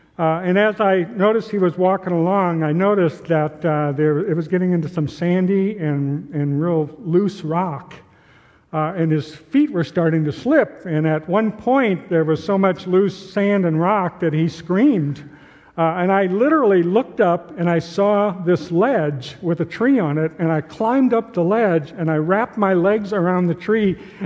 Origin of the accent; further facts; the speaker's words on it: Minnesota, United States; When I graduated from high school, I grew up in Minnesota, and I graduated from high school.